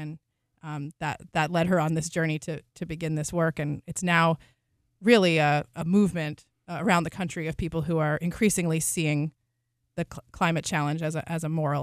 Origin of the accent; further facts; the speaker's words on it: Baltimore, Maryland, United States; I grew up in Roland Park, went to Bryn Mawr School. My family was very active over several generations at the Chizuk Emunah congregation in Pikesville.